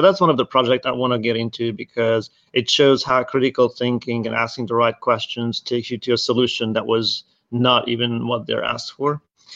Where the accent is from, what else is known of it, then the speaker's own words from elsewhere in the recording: Hungary; So originally, I'm from Hungary. I grew up there